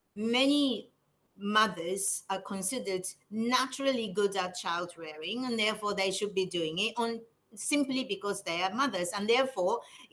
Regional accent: Japan; I'm from Japan, and my country has had a good economic growth in the past

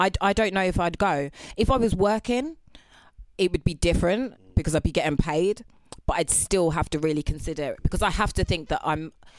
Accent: England, United Kingdom; I'm English and black and female.

